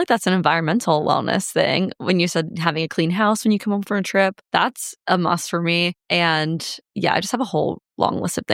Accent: Omaha, Nebraska, United States; Since I don't live in Omaha anymore, and I'm from Omaha, it was kind of like a little reunion, seeing lots of people from high school

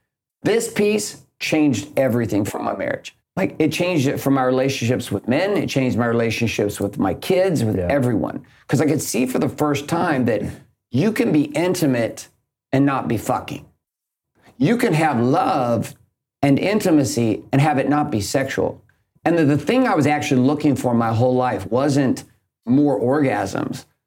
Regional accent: Stockton, California, United States; also born or lived in Yakima, Washington; I was raised in Stockton, then we moved to Central Washington to a place called Yakima, which is pretty much an apple country place in the middle of Washington State.

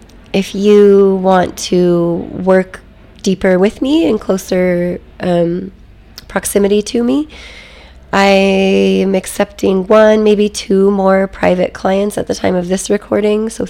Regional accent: United States; I know it's a big drinking time. I'm certainly an American.

